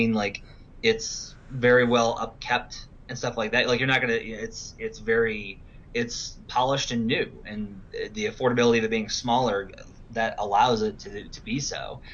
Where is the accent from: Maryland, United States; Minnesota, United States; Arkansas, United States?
Arkansas, United States; I come from Arkansas, where of course all the lakes are very muddy